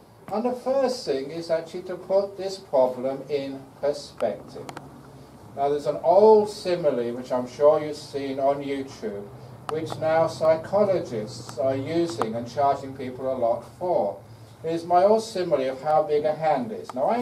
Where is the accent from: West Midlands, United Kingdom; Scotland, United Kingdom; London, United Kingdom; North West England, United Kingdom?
London, United Kingdom; born there; I said I was born in London in 1951, and of course my parents were Londoners, so they had to be in London during the Second World War.